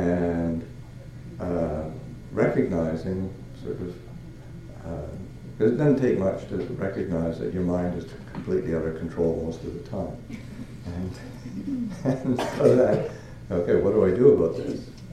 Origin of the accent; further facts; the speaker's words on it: Manitoba, Canada; I grew up in Nepal, Manitoba. So it's a long way away.